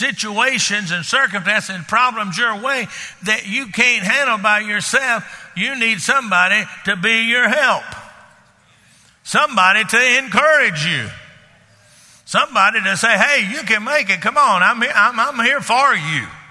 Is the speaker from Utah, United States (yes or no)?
no; Texas, United States; I grew up in Texas, and they like to keep all the herd of cows together, because those wolves out there in West Texas